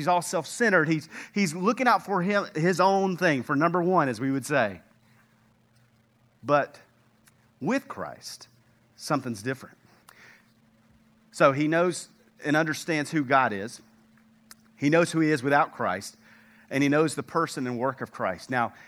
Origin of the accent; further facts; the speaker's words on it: Texas, United States; Well, remember, we're from East Texas.